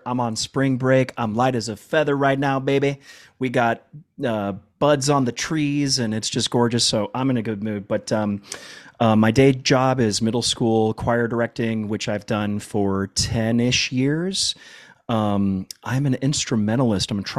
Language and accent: English; Fort Myers, Florida, United States; grew up in Fort Myers, Florida, Southwest Florida, and I didn't realize how lucky I was unt